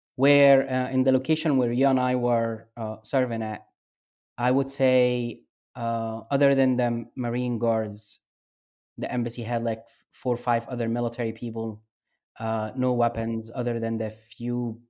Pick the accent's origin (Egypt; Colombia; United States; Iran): Egypt; Alexandria, Alexandria Governorate; Yeah, and I did mention that a lot in the book, as growing up in Alexandria was very unique because you have the Greeks honestly were the most expats were living there, were the Greeks.